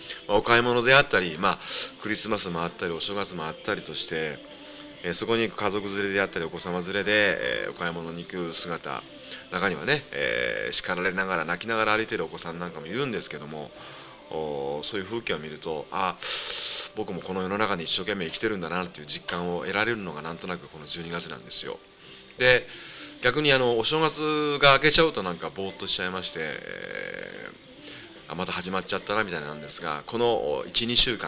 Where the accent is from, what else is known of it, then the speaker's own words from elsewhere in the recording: Fukui, Japan; まあ、今地元に戻ってきて地元で再度生活をしてみて、改めて福井の良さというものをすごく感じます。